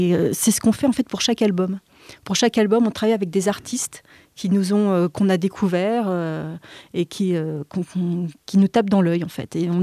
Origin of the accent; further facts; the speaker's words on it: Bourgogne-Franche-Comté, France; Nous, on est de Bourgogne, Franche-Comté, là, et des fois, ça fait du bien d'aller un peu ailleurs.